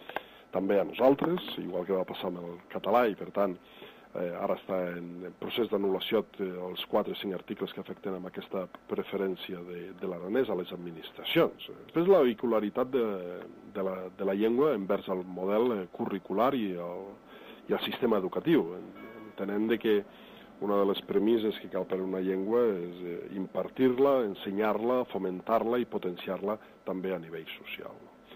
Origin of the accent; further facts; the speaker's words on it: Catalonia, Spain; hi ha un indret, que som la Vall d'Aran